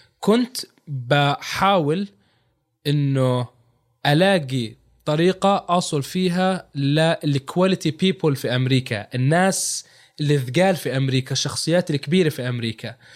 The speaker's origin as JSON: {"language": "Arabic", "town": "Dhulayl", "region": "Zarqa Governorate", "country": "Jordan", "tie": "born or raised there", "said": "منطقة ضليل هي قرية مقارنة بالمحافظة، يعني أنا من الأردن، من محافظة الزرقاء، من قضاء ضليل اللي هو مستشفى حكومي مش موجود عندنا."}